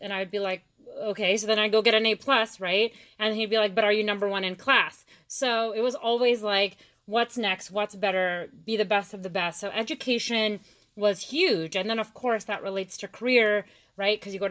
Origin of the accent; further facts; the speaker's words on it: India; now in United States; So first, I grew up in India, right? And I was raised in this conservative Indian 1960s culture. And then I grew up in America.